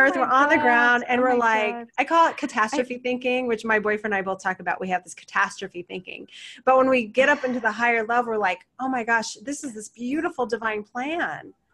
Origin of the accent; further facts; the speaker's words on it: Oregon, United States; you mentioned that you came to Oregon, my hometown, and saw Neil Donald Walsh